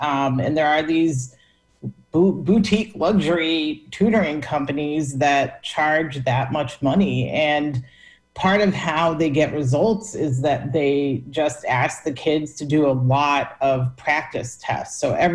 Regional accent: Northeast, United States; even though, you know, I'm from the Northeast, I'm from a privileged background and everything.

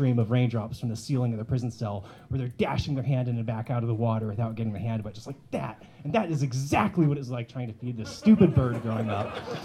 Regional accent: Nikiski, Alaska, United States; So I don't have a single story tonight, but I was raised out in Nikiski, so I have some tidbits I kind of hope you find interesting.

